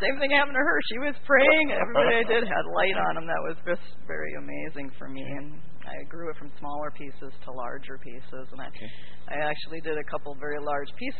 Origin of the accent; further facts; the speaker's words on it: Pulaski, Wisconsin, United States; also born or lived in Kalamazoo, Michigan; I was born in Kalamazoo in 1961 by a father and mother who were both very inclined towards art and brought me to Pulaski, Wisconsin